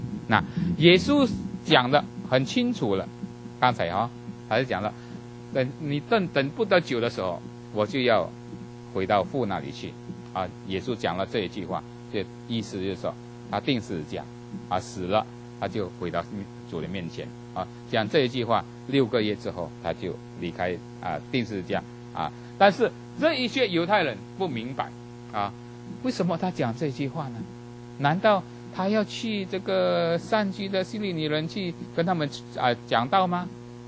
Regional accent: China; 哎，我们是中国人啊

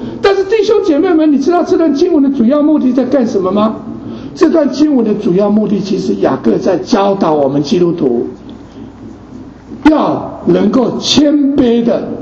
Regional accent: China; 像我们中国人的这个唐朝的这个李商隐啊，这个诗人做的诗啊

